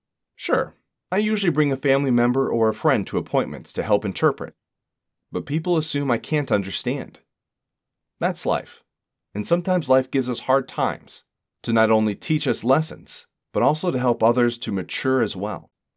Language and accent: English; Black Forest, Colorado, United States; I'm 46 years old and a Colorado native. I grew up in Black Forest, going to District 20 schools.